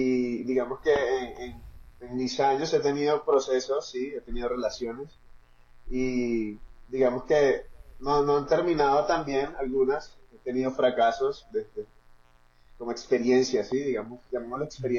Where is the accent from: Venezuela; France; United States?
Venezuela; now in Bogotá, Colombia; yo soy cristiano hace ya 10 años, bueno, soy venezolano, en este momento vivo en Bogotá, Colombia.